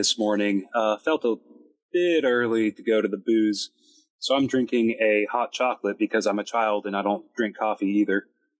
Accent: Texas, United States; You know, as a Texan, it tastes like foreign exotic climes.

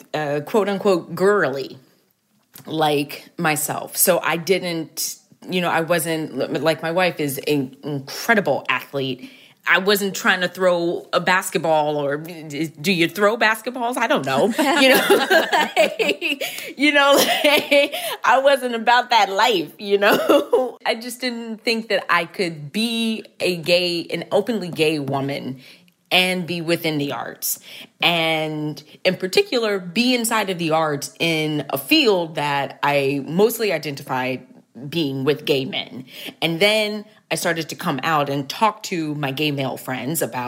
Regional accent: Dallas, Texas, United States; I think that it took me much longer to come out because I'm from Dallas, Texas.

